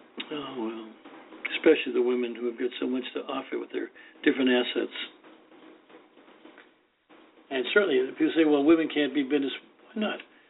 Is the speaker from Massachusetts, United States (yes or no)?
yes; Boston, Massachusetts, United States; When I was back in Boston, this is where I was born and raised. I felt that even though I'm from Boston, I have changed so much.